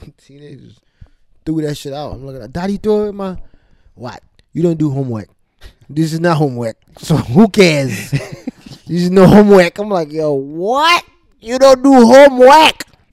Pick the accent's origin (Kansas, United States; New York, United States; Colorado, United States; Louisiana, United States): New York, United States; New York City; Funny thing is, I'm from Brooklyn, so he's from Brooklyn, from Bed-Stuy